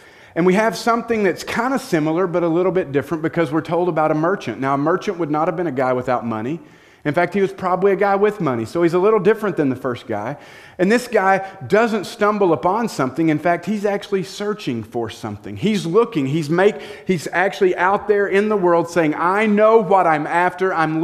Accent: United States; I'm American.

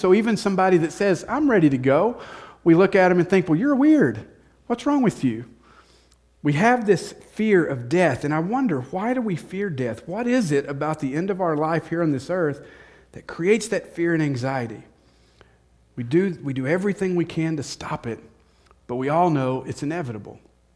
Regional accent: Texarkana, United States; And I can remember growing up in Texarkana

